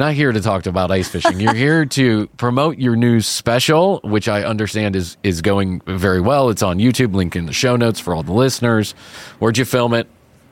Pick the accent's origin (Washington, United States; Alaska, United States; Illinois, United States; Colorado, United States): Illinois, United States; Chicago; even when I grew up in Chicago, we did not go ice fishing.